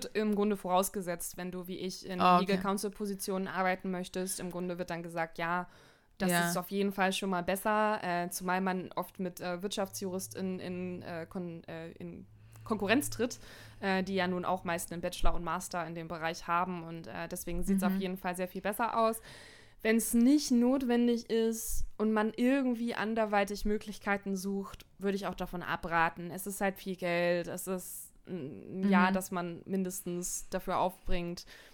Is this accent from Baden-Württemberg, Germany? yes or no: no; Hamburg, Germany; gerade weil ich auch so nah dran war an meiner Heimat. 5 Stunden Zugfahrt nach Hamburg von Nijmegen aus, wo ich ja studiert habe.